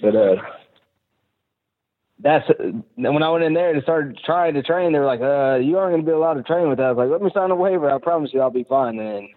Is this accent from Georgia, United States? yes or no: yes; Georgia, United States; now in Mississippi, United States; I grew up in Georgia.